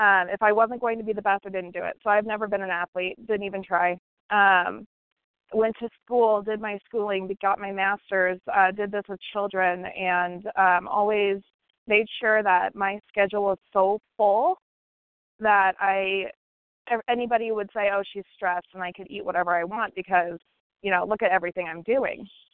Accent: Colorado, United States; I'm from Colorado, compulsive overeater

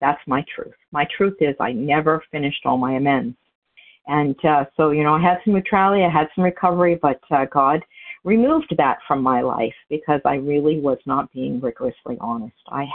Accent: New Hampshire, United States; I'm hailing from New Hampshire.

